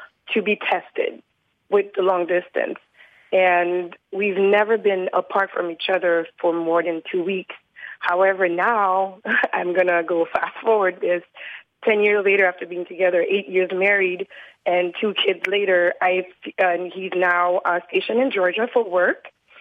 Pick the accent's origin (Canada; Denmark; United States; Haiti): Haiti; I'm originally from Haiti, and I went to see him in Florida, where he's from